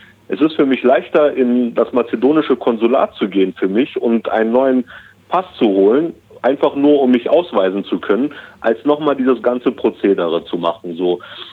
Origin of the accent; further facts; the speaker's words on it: Germany; born there; mein Vater ist damals 1968 als Gastarbeiter nach Deutschland gekommen und ich wurde 1977 in Deutschland geboren.